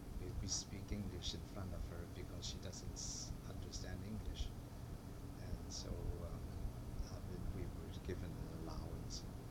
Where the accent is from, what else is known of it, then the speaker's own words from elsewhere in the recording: Oakland, California, United States; We lived in, I was born on Fifth Street, that I remember. And then we moved over to another larger house, also on Fifth Street.